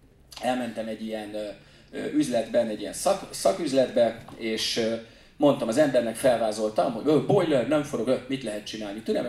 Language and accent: Hungarian; Budapest, Hungary; Én ott nőttem fel Rákoskeresztúron, nem tudom ez kinek van meg. Annyira távoli lakótelep, ezt lényegében Zajfogónak oda kirakták Ferihegy elé.